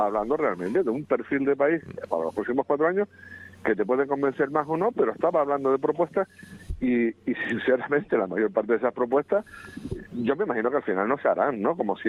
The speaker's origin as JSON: {"language": "Spanish", "region": "Canary Islands", "country": "Spain", "said": "Como los canarios, que lo hablamos como si fuésemos cubanos."}